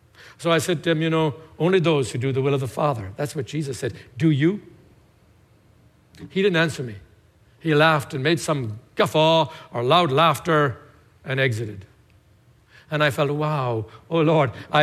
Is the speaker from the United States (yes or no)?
no; Tipperary, Munster, Ireland; it is true that in my hometown of Tipperary